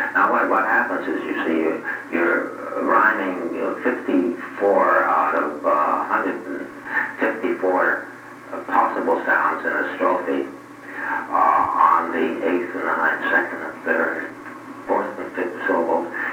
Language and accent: English; New York City, New York, United States; I'm thinking of Elsie Borden's cow. I'm a New Yorker, you know, as you look out.